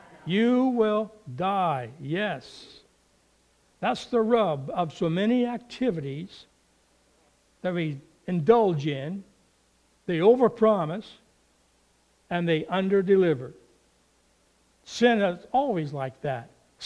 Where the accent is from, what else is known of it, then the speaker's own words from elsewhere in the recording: Toppenish, Washington, United States; Now, as we were growing up in Toppenish, out there on the McDonald Road, there was a gravel pit right across the road.